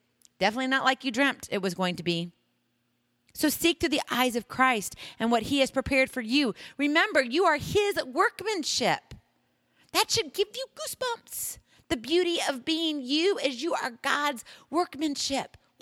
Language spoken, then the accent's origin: English; Hawaii, United States; You see, I'm from Hawaii. I was born there, and then I graduated from high school there.